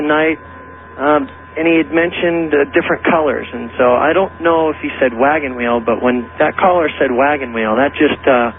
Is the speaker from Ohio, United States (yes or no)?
yes; Dayton, Ohio, United States; I'm originally from Dayton, Ohio.